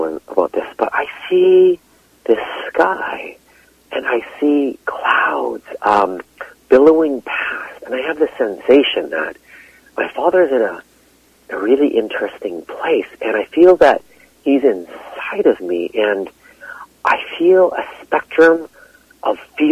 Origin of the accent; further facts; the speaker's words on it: Canada; He is so old school Japanese, and I'm a Canadian who grew up on McDonald's and watching TV, drinking Slurpees.